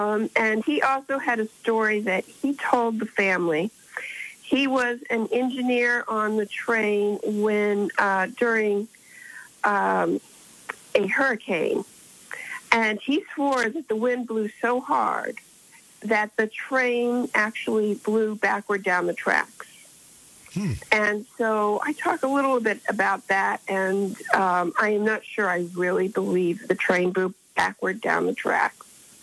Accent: Miami, Florida, United States; Well, I am from Miami, Florida. And I am someone very unusual. I am a third-generation Miamian, and there are not a lot of us around

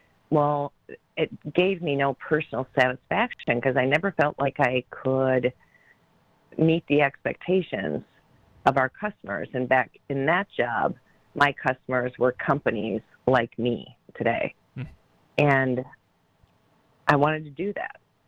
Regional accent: Wisconsin, United States; also born or lived in Texas; I lived in Texas for several years, and people would say, oh, you're from Minnesota. No, I'm from Wisconsin.

